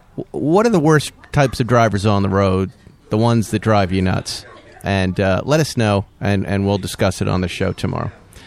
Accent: Massachusetts, United States; And I'm from Massachusetts, you're from New York, and look, we get it. We know what real cold weather is

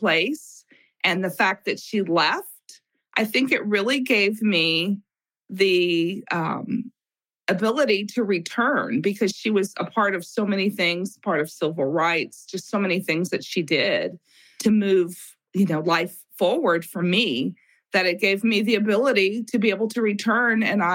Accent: Los Angeles, California, United States; I'm from Los Angeles. I grew up in Los Angeles. So I'm a Southern California girl.

